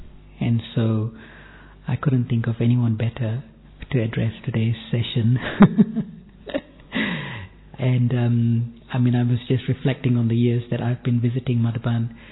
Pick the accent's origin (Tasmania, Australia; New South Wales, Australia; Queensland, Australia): New South Wales, Australia; Sydney; I'm from Sydney, Australia.